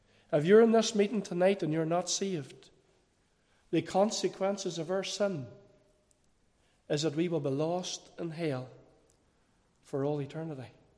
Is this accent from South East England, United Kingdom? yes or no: no; Cookstown, Northern Ireland, United Kingdom; now in Magherafelt, United Kingdom; I was brought up in the town of Cookstown. I live in Macrofelt now, but I was brought up in Cookstown.